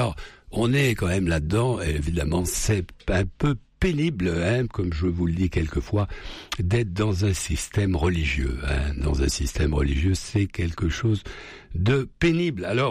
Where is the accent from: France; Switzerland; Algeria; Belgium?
France; Nous sommes français, nous